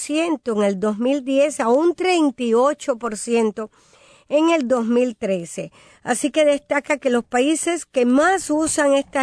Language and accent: Spanish; Cuba; Nosotros somos parte del Caribe, pero este estudio lamentablemente no refleja nada de Cuba